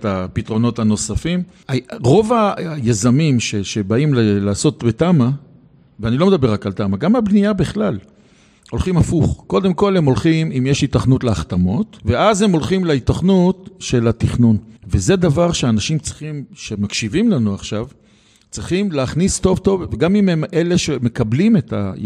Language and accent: Hebrew; Jerusalem, Jerusalem District, Israel; אנחנו ירושלמים